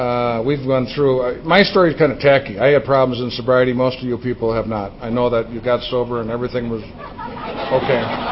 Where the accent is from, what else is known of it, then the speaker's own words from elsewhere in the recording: Saint Paul, Minnesota, United States; I'm from a large Catholic family. I grew up in St. Paul, Minnesota. We had large Catholic clans.